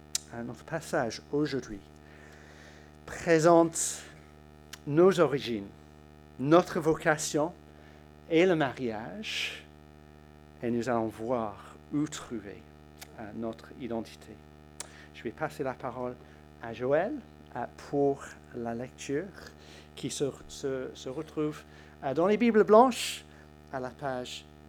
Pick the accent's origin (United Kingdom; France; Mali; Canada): United Kingdom; England; Pour moi, je suis anglais, fils de mon père.